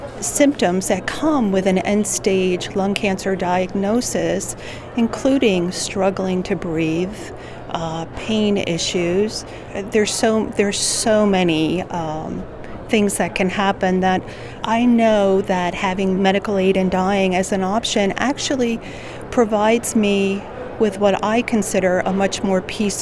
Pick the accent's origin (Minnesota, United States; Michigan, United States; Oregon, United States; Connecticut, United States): Connecticut, United States; I was born in Connecticut. I went to school in Connecticut, did all my college education here in Connecticut, married a Connecticut lifelong resident. We raised our son here.